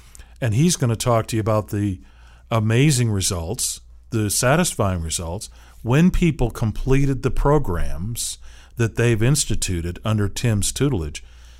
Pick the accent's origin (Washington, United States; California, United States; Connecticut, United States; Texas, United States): Washington, United States; Seattle; now in Tallahassee, United States; And growing up in Seattle, yeah, I saw some of it there, but nothing like what I discovered in Tallahassee when I moved here, you know, some 40 years ago.